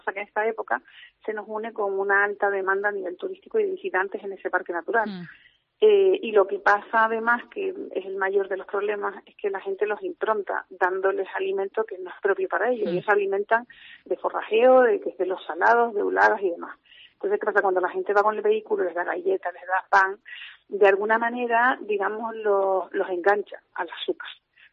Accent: Canary Islands, Spain; de sentimientos que tengamos, ¿no?, como canarios o como isleños

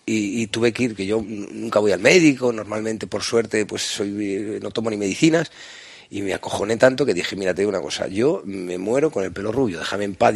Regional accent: Puertollano, Castilla-La Mancha, Spain; born there; Nací en Puerto Llano y por mucho que lo intenté no me dejasteis.

